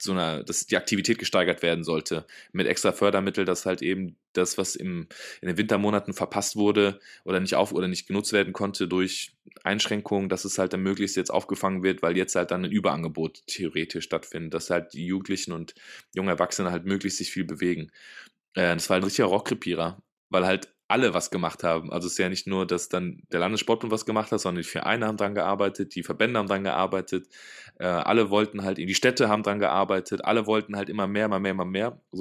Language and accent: German; Aachen, North Rhine-Westphalia, Germany; das ist halt zum Beispiel jetzt als Aachener, wenn du jetzt über die Grenze fährst